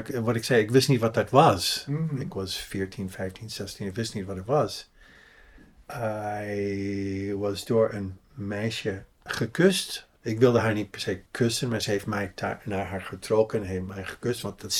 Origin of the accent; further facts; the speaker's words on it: Pasadena, California, United States; En fietste overal in Pasadena, eigenlijk is waar ik geboren ben. Dat is in buitenwijk van Los Angeles.